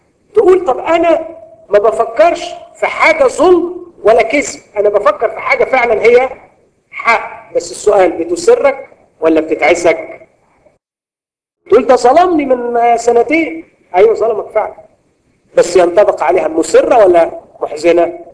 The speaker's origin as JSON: {"language": "Arabic", "country": "Egypt", "said": "واحنا كمصريين ما عندناش شجاعه ادبيه وعندنا انفعال سريع"}